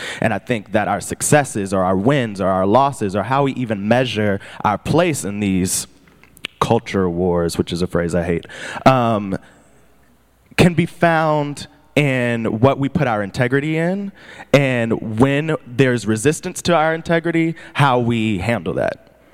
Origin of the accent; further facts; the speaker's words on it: United States; It is an awarded quality of being an American, I think.